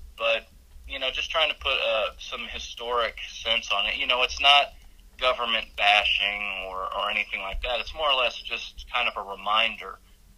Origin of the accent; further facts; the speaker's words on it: Sapulpa, Oklahoma, United States; when I moved to Sepulpa, back to my hometown